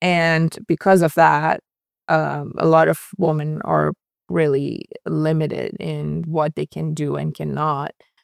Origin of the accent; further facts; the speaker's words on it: Tehran, Tehran Province, Iran; now in United States; I was born and raised in Tehran. I was born into a pretty religious Muslim family, Shia Muslim. And I was a practicing Muslim until I was 18 years old.